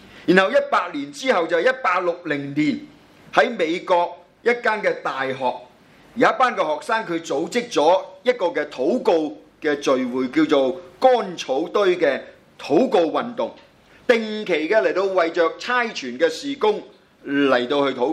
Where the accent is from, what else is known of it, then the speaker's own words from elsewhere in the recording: Hong Kong; also born or lived in Mainland China; 我是大陆出世香港长大，所以我拿的是叫做身份证明书。